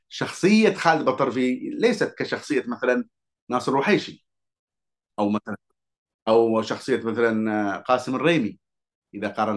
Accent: Hadhramaut, Yemen; أولاً أنا كحضرمي يعني هناك مشكلة كبيرة في حضرموت

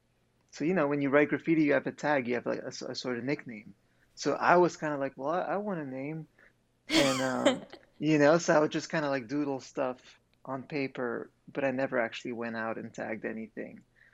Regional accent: Canada; English is a second language; It's funny because it also boils down to me being French Canadian and like, so, you know, at an age where I maybe didn't fully master English, it just sounded cool to me.

